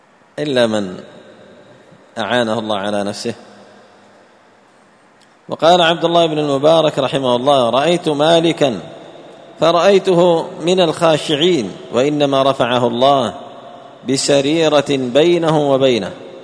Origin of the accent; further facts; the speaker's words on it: Yemen; عندنا في اليمن اشتهرت الصلاة السريعة